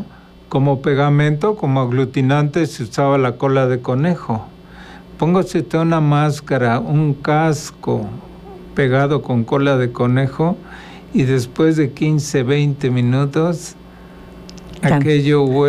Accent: Cuernavaca, Morelos, Mexico; Y desde entonces, o sea, técnicamente soy de Morelos, de Cuernavaca.

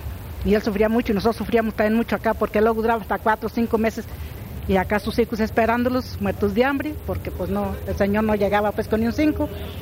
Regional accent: La Escusa, Michoacán, Mexico; soy de La Escusa, un ladito de Purándiro.

